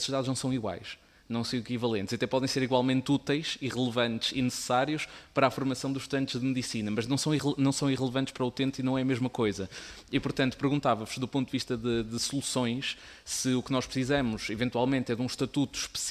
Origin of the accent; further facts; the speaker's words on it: Porto, Portugal; eu sou do Porto